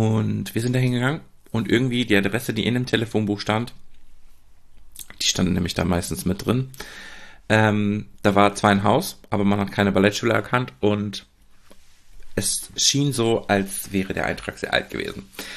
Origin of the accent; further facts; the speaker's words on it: Oer-Erkenschwick, North Rhine-Westphalia, Germany; Also aufgewachsen bin ich ja in Oer-Erkenschwick, eine Kleinstadt, ich nenne es liebevoll Dorf